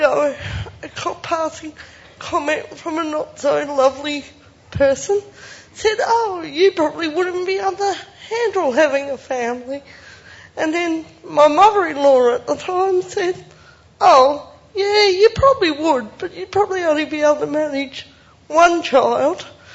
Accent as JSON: {"language": "English", "region": "Tasmania", "country": "Australia", "said": "I'm not from the mainland, I'm from Tasmania"}